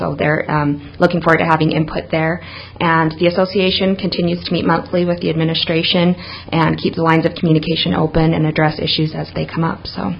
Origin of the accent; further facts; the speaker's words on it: Utah, United States; I'm actually almost kind of local. I grew up in Box Elder County and graduated from Utah State, so it's great to be home.